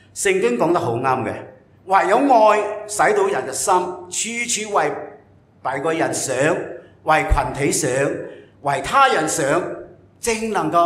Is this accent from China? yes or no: no; Singapore; 我哋嘅政府曾经想次应呢、这个愿言尽法嚟举律我哋新加坡人一啲行为咧